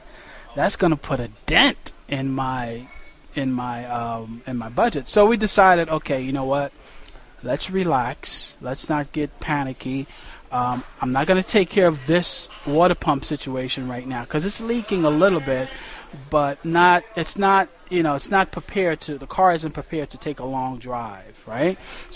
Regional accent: New Jersey, United States; So we told her, New Jersey. We're from New Jersey.

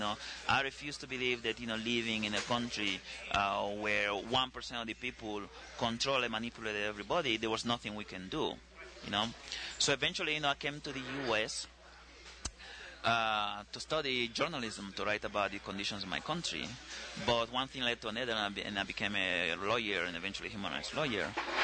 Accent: Annobón, Equatorial Guinea; I'm from Manobon, one of the smallest islands in the southern hemisphere.

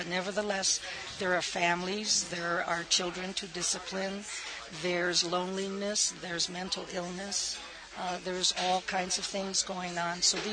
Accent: Chicago, Illinois, United States; And I grew up in an all-white neighborhood and started a dance career at the age of 12. So I grew up in Chicago.

